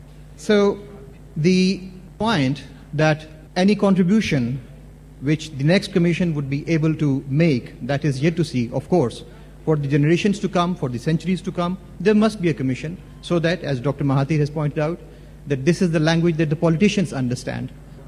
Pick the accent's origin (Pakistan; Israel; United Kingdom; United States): Pakistan; I would like to mention it's a great honor and pleasure